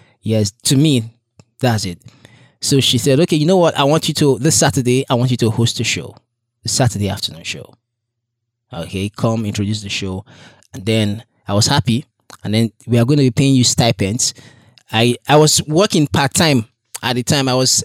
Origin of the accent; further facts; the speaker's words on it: Edo, Nigeria; now in Kano, Nigeria; I'm from Edo State.